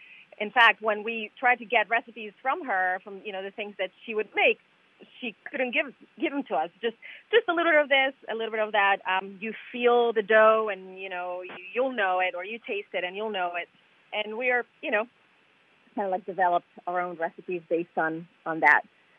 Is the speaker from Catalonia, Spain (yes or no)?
yes; Barcelona, Catalonia, Spain; I was born and raised in Barcelona, Spain